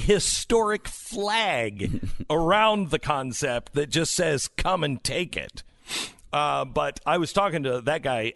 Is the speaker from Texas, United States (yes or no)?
yes; Texas, United States; I'm a Texan.